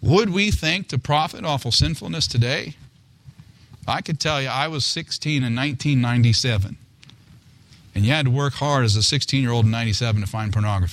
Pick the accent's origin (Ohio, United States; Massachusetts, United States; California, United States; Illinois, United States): Ohio, United States; But I'm from Ohio. Where's Pete Rose?